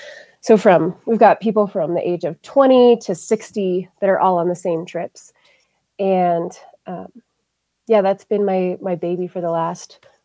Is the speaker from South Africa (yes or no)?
no; Pinedale, Wyoming, United States; Growing up in Pinedale, my parents were skiers. They were like my dad's family homesteaded in the Wyoming range, just outside of Pinedale, and guided trips in the mountains.